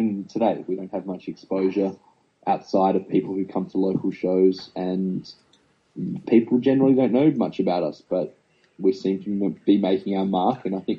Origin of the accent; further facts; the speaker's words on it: Adelaide, South Australia, Australia; It's always good when a small town kid makes it. But being the Australian to be on WWE television is pretty cool when you think about it.